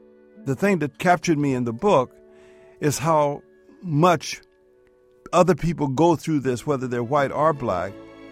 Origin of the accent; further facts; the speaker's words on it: Indianapolis, Indiana, United States; Well, I grew up in Indianapolis at a time when Indianapolis was completely segregated.